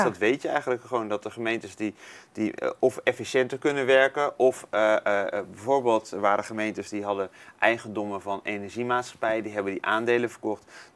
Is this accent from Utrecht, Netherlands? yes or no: yes; Utrecht, Netherlands; Ik kom zelf uit Utrecht.